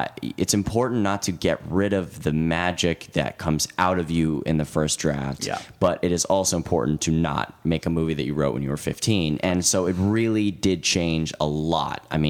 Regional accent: New York, United States; You know, we're talking about growing up in New York, and that was really exhilarating.

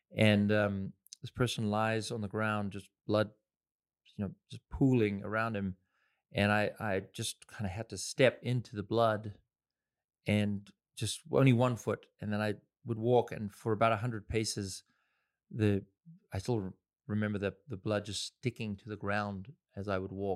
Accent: Pretoria, Gauteng, South Africa; I grew up in Pretoria, which was the capital of the apartheid government.

